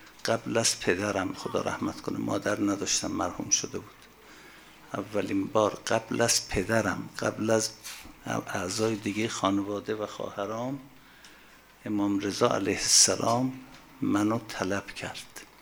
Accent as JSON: {"language": "Persian", "country": "Iran", "accent": "Turkish", "said": "میدونی که ما ترکیم، از لهجه‌ام معلومه"}